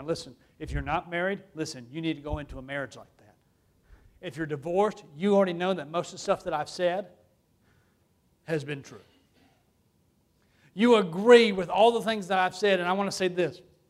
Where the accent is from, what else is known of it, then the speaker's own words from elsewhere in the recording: Alabama, United States; Now listen, I grew up in Alabama and we were the most southern redneck people I've ever met in my life.